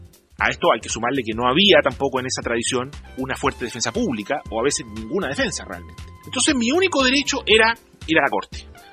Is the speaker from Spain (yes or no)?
no; Chile; en mi país, en Chile, que es un típico caso